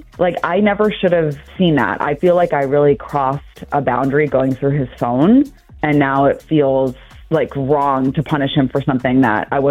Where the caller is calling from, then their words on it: Towson, Maryland, United States; from Towson.